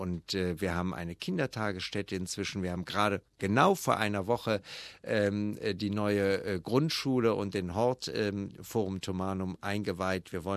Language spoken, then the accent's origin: German; Düsseldorf, North Rhine-Westphalia, Germany; ich bin in Düsseldorf groß geworden